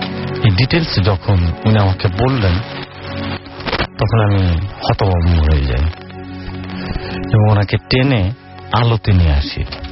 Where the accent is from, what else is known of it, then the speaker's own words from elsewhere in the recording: Bogura, Rajshahi Division, Bangladesh; আমার গ্রামের বাড়ি বগুড়া, শহরে আমাদের বাসা আছে, গ্রামে আমাদের বাসা আছে, তো এখানে থাকি না।